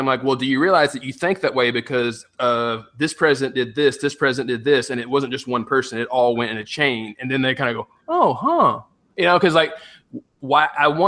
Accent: the South, United States; He's making a joke because I'm a Southerner and Abraham Lincoln invaded the South.

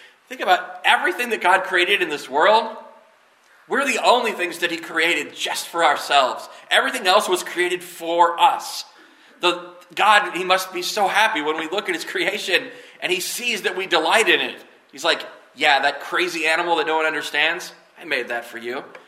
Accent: Kansas, United States; You know, I grew up here in Kansas, I said, surrounded by the buffalo and the Sioux and Kansas tribes of our area

